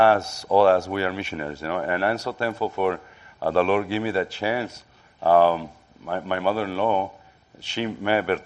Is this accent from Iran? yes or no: no; Mexico; English is a second language; now in United States; I'm from Mexico, but I am legal, okay?